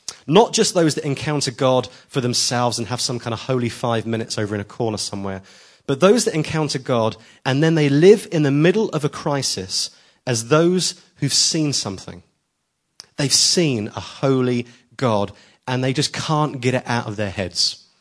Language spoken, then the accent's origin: English; England, United Kingdom; We're so English, aren't we?